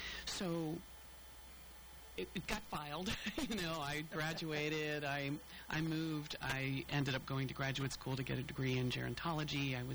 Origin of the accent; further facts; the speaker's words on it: Cincinnati, Ohio, United States; I moved back to Cincinnati. I'm from Cincinnati. I moved back here began working with a hospice here in town